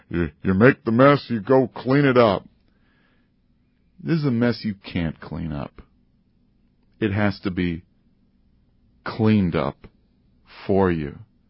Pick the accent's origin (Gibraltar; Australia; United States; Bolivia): United States; I'm American. I want independence.